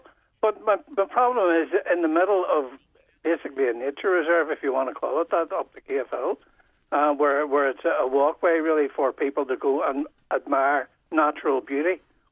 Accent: Belfast, Northern Ireland, United Kingdom; I'm from North Belfast myself.

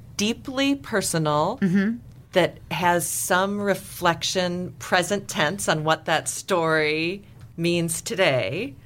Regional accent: Chicago, Illinois, United States; Mainly in Chicago.

